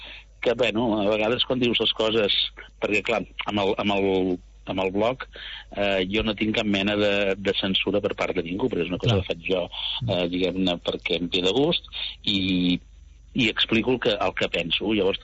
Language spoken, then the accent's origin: Catalan; Mataró, Catalonia, Spain; Vull dir que jo recordo de petit a Mataró